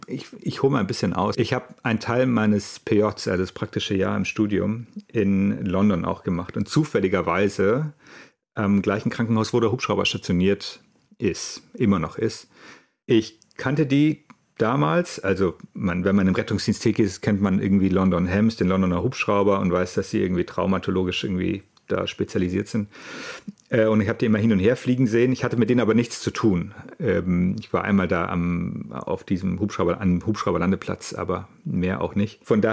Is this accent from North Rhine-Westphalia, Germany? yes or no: no; Bavaria, Germany; born there; now in Hamburg, Germany